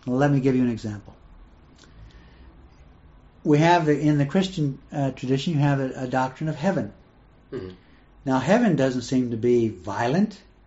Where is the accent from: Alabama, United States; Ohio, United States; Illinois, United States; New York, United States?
Ohio, United States; I'm from Ohio, in Cleveland is one of the major cities